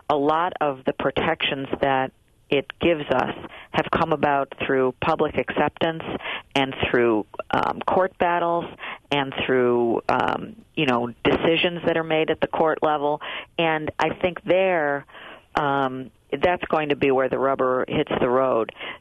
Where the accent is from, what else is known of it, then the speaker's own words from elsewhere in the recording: Lackawanna, New York, United States; I'm from Buffalo. I grew up in a town called Lackawanna